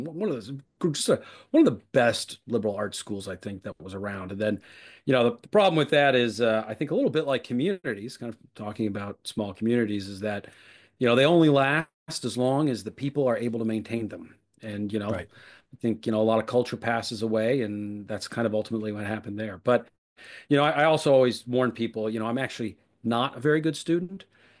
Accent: Jacksonville, Florida, United States; also born or lived in Tampa; I'm from Florida. I was actually born in Tampa. I grew up in Jacksonville, and then I spent a lot of time outside of the state.

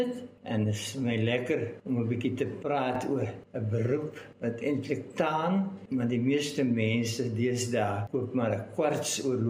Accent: Christiana, North West, South Africa; ek het in Christiana groot geword en my groot liefde was vir hout en bome. En nou, dit was die West-Transvaal daai tyd, maar daar was nie baie bome nie.

